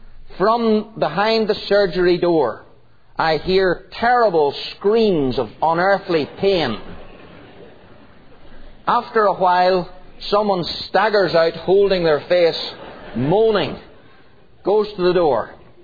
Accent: Ireland

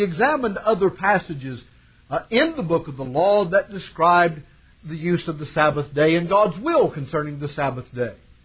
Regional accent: the South, United States; Growing up in the South, we would not have regarded this as a hot day. This would have been a nice, balmy spring day where we come from.

